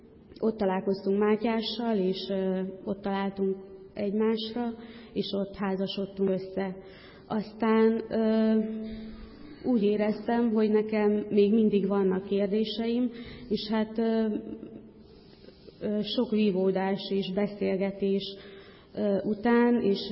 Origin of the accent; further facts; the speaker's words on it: Nyíradony, Hajdú-Bihar, Hungary; Én görögkatolikus családban születtem, nem voltak vallásosak a szüleim, de mint ahogy abban az időben is ott azon a helyen Nyíradonyban szokásos volt, azért eljáratott az anyukám hittanra, és voltam első áldozó is.